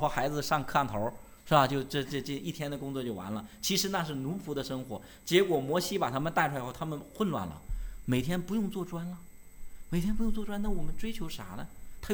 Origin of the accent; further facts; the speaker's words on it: Inner Mongolia, China; born there; 我父亲本来原来说要带我们姐弟三个回一趟老家去广东，因为我是在内蒙古出生的，从来没回去